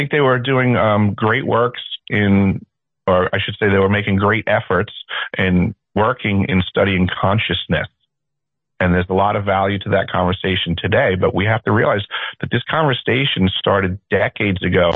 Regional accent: New York, United States; I grew up on Long Island

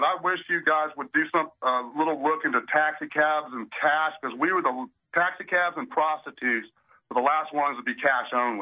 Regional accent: Normal, Illinois, United States; Oh, by the way, I'm from Normal, Illinois.

